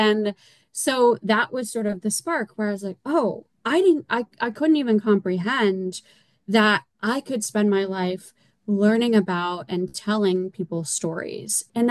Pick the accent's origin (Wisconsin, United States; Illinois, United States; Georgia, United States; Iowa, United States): Iowa, United States; So for most of my life, I really wanted to be a marine biologist, but I grew up in Iowa. And so that's not really something you can do in Iowa.